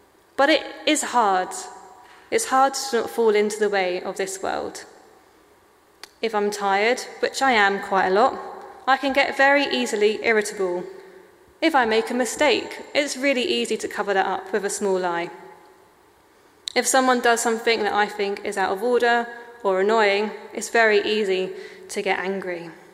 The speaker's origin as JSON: {"language": "English", "town": "Crystal Palace", "region": "London", "country": "United Kingdom", "tie": "born or raised there", "said": "As I mentioned, I grew up in Crystal Palace and I went to a little Baptist church down in Beckenham."}